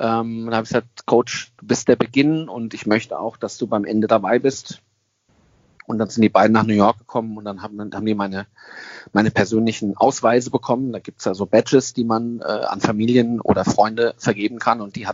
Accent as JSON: {"language": "German", "country": "Germany", "said": "Sicherlich ist es manchmal nicht so einfach da unten als Deutscher."}